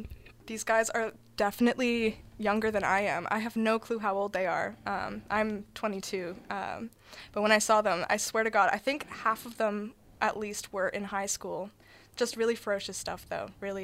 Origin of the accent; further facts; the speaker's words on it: Ottawa, Ontario, Canada; which is an Ottawa-based black metal band from my hometown.